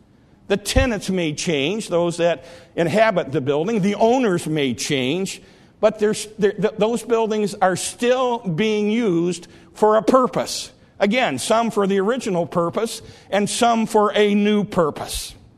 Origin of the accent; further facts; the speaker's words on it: Detroit, Michigan, United States; I grew up in the Detroit area. In fact, my grandfather, my mom's dad, was a night watchman at the Cadillac Square building in downtown, downtown Detroit.